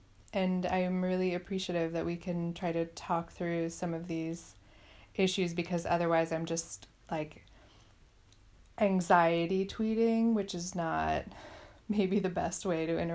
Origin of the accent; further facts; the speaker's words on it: United States; I'm American, so that's also something I've been paying attention